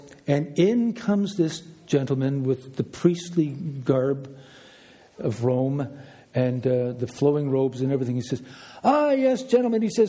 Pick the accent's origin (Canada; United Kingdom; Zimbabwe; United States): Canada; now in Ireland; My friend here is Russ O'Neill. We're Christians from Canada, and we're now living in Ireland.